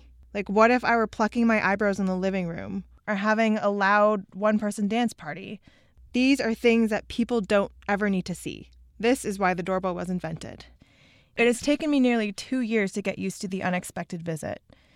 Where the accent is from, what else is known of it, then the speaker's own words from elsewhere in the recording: New York City, New York, United States; I grew up in New York City, and there is no such thing as stopping by for an unexpected visit.